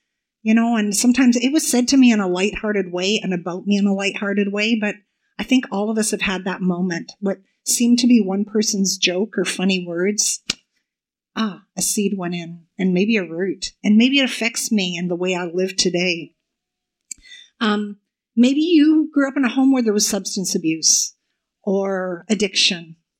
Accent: Canada; My ancestors made a choice in the 1800s to settle in this new land called Canada. And some of being Canadian makes me who I am today.

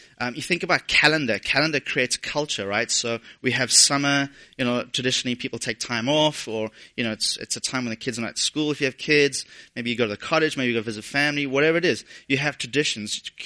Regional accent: Cape Town, Western Cape, South Africa; now in Toronto, Canada; We, as a family, new to Canada, new to Toronto. It's almost 3 years since we moved from Cape Town, South Africa.

